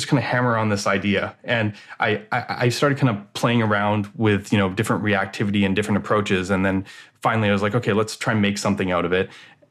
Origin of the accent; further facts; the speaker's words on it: Vancouver, British Columbia, Canada; I'm from Canada, Vancouver, BC